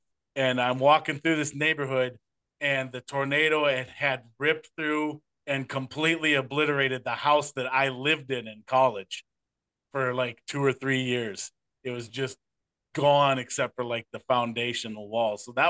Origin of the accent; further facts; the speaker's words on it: Barneville, Wisconsin, United States; now in Iowa, United States; when I was growing up in Southwest Wisconsin in a town called Barneville that just did massive destruction to that town back in 1984.